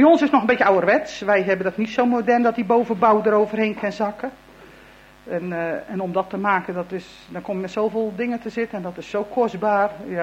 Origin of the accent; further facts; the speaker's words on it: Netherlands; voor ons als Nederlanders in Duitsland